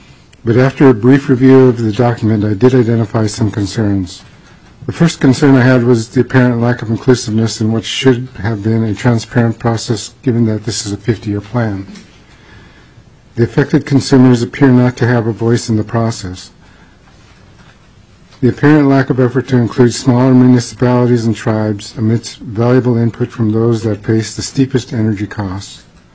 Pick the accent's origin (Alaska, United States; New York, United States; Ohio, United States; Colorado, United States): Alaska, United States; Juneau; I'm from Juneau.